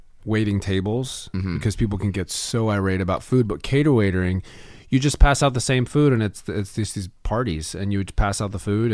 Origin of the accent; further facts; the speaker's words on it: Florida, United States; also born or lived in New York; That's right. Well, I grew up in Florida.